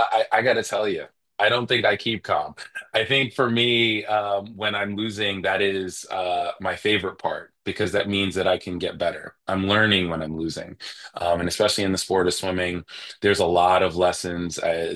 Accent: New York metropolitan area, United States; Growing up in the Jersey, New York area

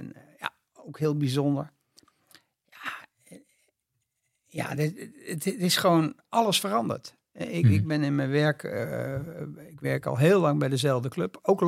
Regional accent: Texel, North Holland, Netherlands; Ik ben op de eiland waar ik ben geboren, daar was mijn vader zeilinstructeur.

